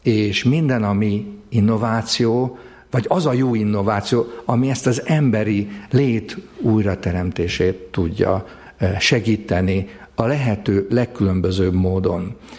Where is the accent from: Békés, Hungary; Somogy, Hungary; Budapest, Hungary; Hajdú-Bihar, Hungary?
Somogy, Hungary; Csurgó; born there; 2 héttel ezelőtt az én szülővárosom ünnepelte alapításának 1000. évfordulóját, ez a Somogy megyei Csurgó.